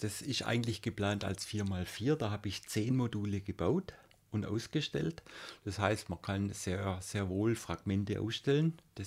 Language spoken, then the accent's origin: German; Renningen, Baden-Württemberg, Germany; Renningen, mein Heimatort, hat mehr Stimmen wie Esslingen.